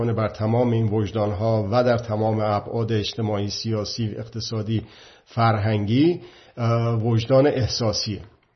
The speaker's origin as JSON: {"language": "Persian", "country": "Iran", "said": "پس ما که ایرانی هستیم"}